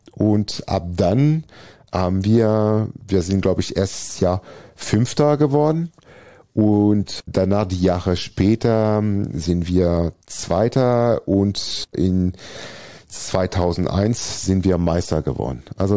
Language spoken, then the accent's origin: German; Valence, Auvergne-Rhône-Alpes, France; German is a second language; Also ich groß gewachsen bin ich mal im Süden von Valence, da wo ich geboren bin.